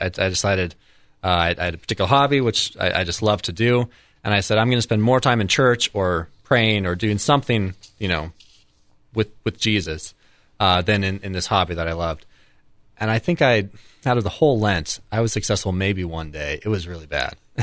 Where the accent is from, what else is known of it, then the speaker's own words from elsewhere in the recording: Colorado, United States; But I grew up in Colorado with a Catholic family, not extraordinarily devout, but practicing.